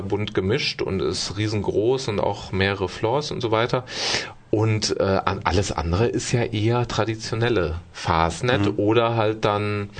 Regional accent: Baden-Württemberg, Germany; Ich bin ja hier aufgewachsen in der Gegend, was man mir nicht unbedingt anhört, aber ist so.

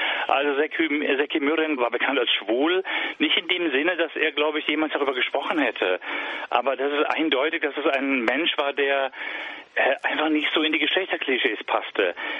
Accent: Germany; Ich bin Deutscher und ich bin Islamwissenschaftler.

